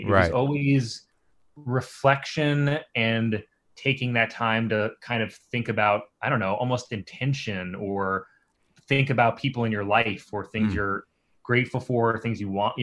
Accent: Staten Island, New York, United States; It's very Staten Island. I mean, it's like yeah. Born and bred in Staten Island.

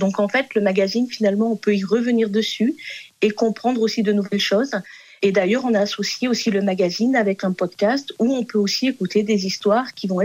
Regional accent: France; now in South Korea; Je suis française, mon mari est franco-portugais, donc on vit en Corée.

